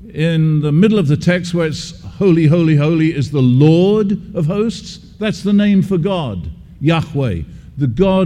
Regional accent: England, United Kingdom; I am English. Yeah, that's how I talk.

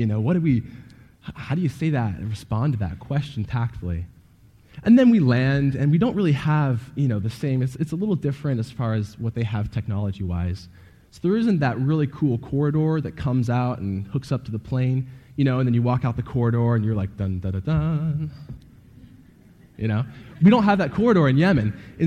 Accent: Portland, Oregon, United States; I'm from Portland, Oregon.

